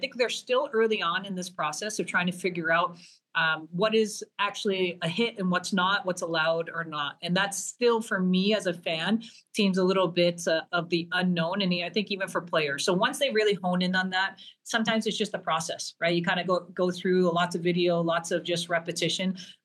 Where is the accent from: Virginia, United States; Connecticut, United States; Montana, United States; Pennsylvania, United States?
Connecticut, United States; Bridgeport; I grew up in Connecticut playing. So you play with the boys, and I was really, really blessed. I played and grew up at the Wonderland of Ice in Bridgeport, Connecticut.